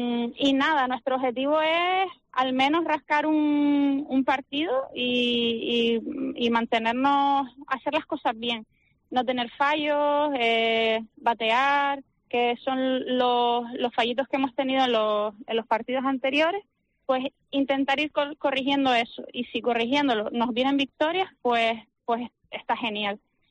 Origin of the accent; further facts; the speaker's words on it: Canary Islands, Spain; el resto somos chicas canarias.